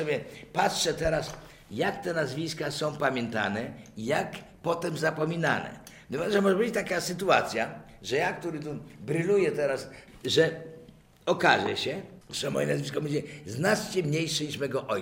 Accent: Białystok, Podlaskie Voivodeship, Poland; A stale mówiłem i dalej mówię, że jestem białostoczaninem.

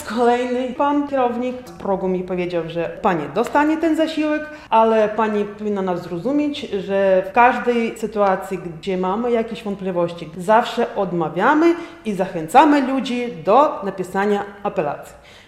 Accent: Lviv, Lviv Oblast, Ukraine; moved away as an adult; now in Poland; Przyjechaliśmy ze Lwowa, już w Polsce jesteśmy około 7-8 lat. Męża zaprosili do pracy.

